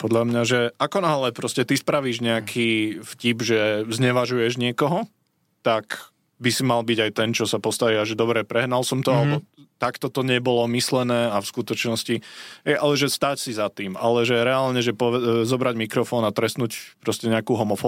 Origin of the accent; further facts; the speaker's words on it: Žilina, Žilina Region, Slovakia; nemám vlasy, pochádzam zo Žiliny.